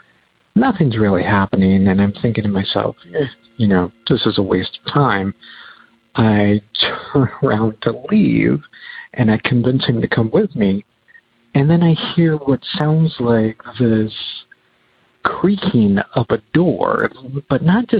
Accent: Virginia, United States; I am from Virginia.

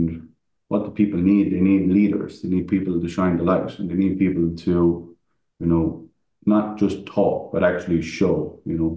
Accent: Ireland; because I'm Irish. We talk a lot of shit, and we muddy the water, as we say.

